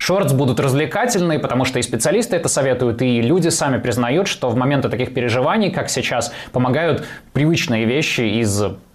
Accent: Riga, Latvia; мы все были из Риги, это было очень родное место.

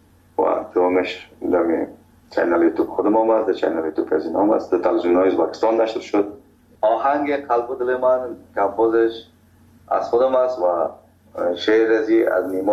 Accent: Kabul, Afghanistan; من کابلیم

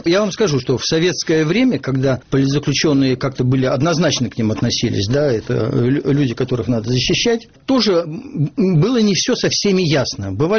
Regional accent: Moscow, Russia; И перед этим отступало то, что я москвич, а москвичей очень не любят везде

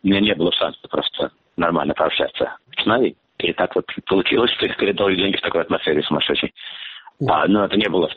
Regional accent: Moscow, Russia; moved away; Я как человек из Москвы, не то что соответствуюсь, но да, все-таки я родился в Москве, я там вырос, и как бы моя бывшая родина

